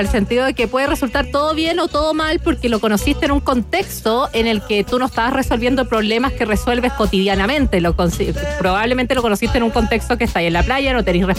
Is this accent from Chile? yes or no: yes; Antofagasta, Chile; born there; Yo nací en Antofagasta, así que ¿ya? Me iba harto a recorrer ahí el norte del país.